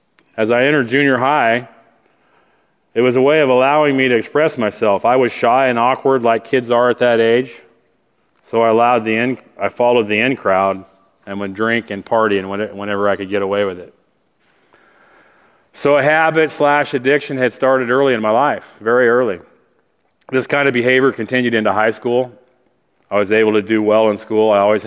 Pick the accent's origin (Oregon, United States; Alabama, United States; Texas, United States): Oregon, United States; Salem; born there; I was born in Salem, Oregon on April 17, 1961